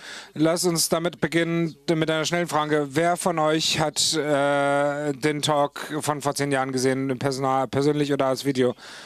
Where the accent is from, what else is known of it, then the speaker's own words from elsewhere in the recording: East Germany, Germany; ich komme aus Ostdeutschland, und wir haben beide unsere Perspektiven auf die Hackerkultur